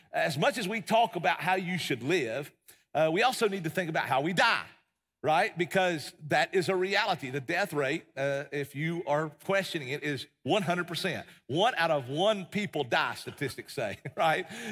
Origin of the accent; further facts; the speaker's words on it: Tennessee, United States; I grew up in East Tennessee and a small town, a small farming town in East Tennessee.